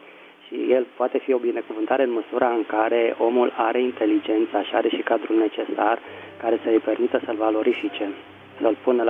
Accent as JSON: {"language": "Romanian", "region": "Bucharest", "country": "Romania", "said": "din București."}